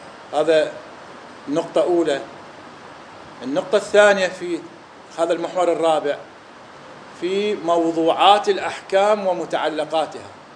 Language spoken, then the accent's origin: Arabic; Iraq; احنا عندنا في العراق